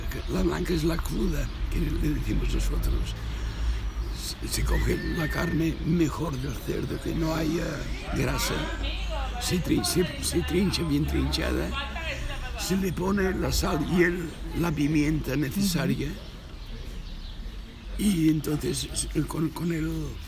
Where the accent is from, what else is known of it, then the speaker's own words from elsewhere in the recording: Mollet, Catalonia, Spain; Yo nací en Mollet y mis padres tenían una casa en Mollet.